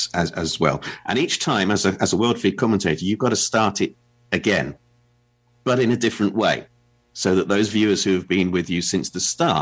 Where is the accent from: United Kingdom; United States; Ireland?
United Kingdom; England; And as an Englishman, I'm thrilled with that.